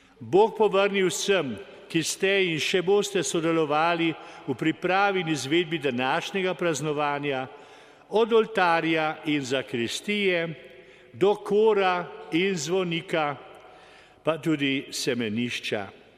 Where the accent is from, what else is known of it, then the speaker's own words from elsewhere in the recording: Gameljne, Central Slovenia, Slovenia; born there; Že pri posvečenju se je zapomnil moje rojstno vas Gameljne in jo kasneje omenil.